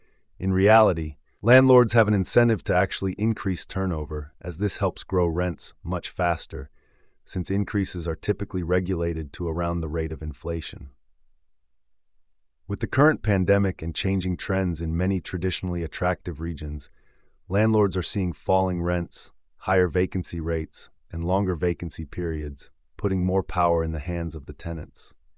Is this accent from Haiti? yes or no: no; Kelowna, British Columbia, Canada; take a look at this article from a local company in my hometown in Kelowna